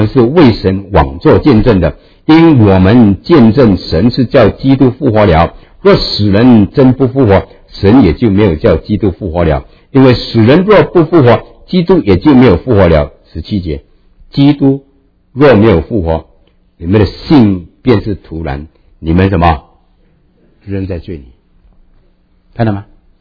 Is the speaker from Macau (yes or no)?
no; Malaysia; 我从马来西亚来，马来西亚我还以前在马来西亚我负责一间神学院，叫做马来西亚圣经神学院。